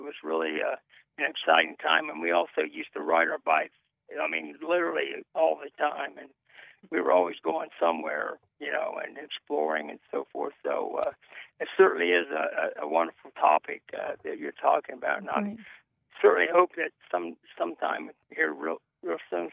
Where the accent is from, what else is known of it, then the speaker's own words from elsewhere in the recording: Columbus, Ohio, United States; now in Lancaster, United States; I was a kid back in the 50s, and I live in Lancaster now, but I was born and raised in Columbus, specifically German Village back in the 50s.